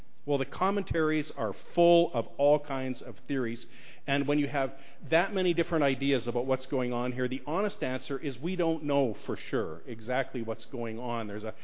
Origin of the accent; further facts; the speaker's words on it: Canada; Being Canadian, I was used to $1 and $2 coins.